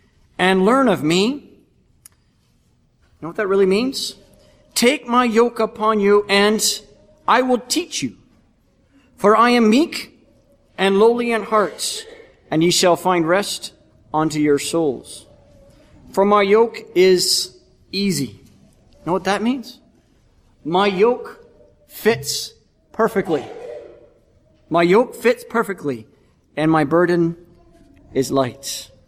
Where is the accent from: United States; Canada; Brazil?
Canada; Kitchener, Ontario; I'm from Kitchener, Ontario, Canada.